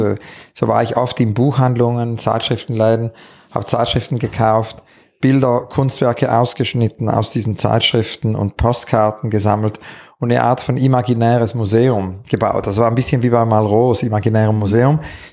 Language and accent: German; Zurich, Switzerland; born there; ich bin eigentlich im Mai 68 geboren in Zürich